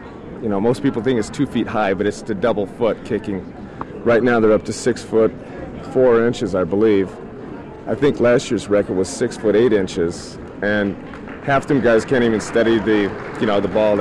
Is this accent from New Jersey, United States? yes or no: no; Fairbanks, Alaska, United States; I'm from Fairbanks here.